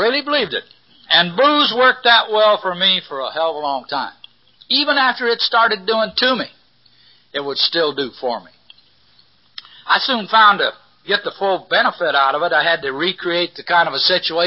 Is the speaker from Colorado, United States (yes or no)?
yes; Fort Collins, Colorado, United States; I was born in Colorado, a little town called Fort Collins, just north of Denver. And I stayed clean all the way through high school.